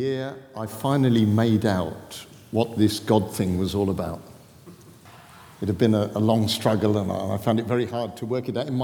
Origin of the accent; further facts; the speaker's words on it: South East England, United Kingdom; I come from Southeast England, obviously. And my bedroom looked over the English Channel.